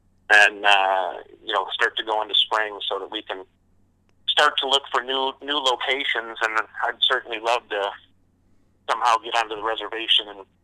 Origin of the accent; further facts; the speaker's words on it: Michigan, United States; I'm from Northern Michigan, so I grew up you know, with significant snowfall coming off Lake Michigan.